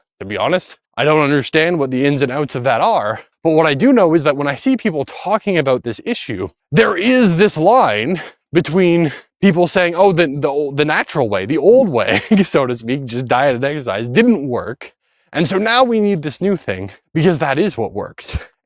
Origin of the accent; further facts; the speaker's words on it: Canada; especially as a Canadian, healthcare works a certain way.